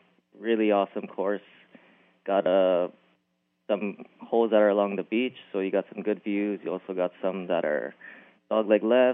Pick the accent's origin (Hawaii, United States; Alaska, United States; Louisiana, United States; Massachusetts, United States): Hawaii, United States; Lihue; now in Waipahu, United States; so my current address is Waipahu because I live in Waikele, but born and raised on Kauai, Kauai boy at heart.